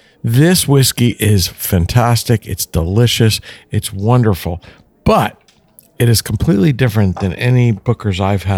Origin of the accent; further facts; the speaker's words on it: Springfield, New Jersey, United States; I grew up in Springfield, New Jersey.